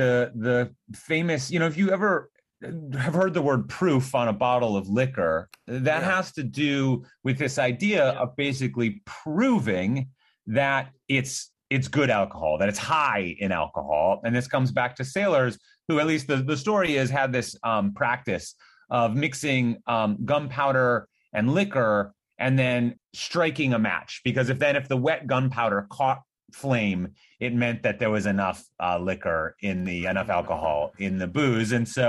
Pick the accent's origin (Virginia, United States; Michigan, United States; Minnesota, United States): Minnesota, United States; Yeah, so I'm from Minnesota originally, and this is like every summer we would go to the state fair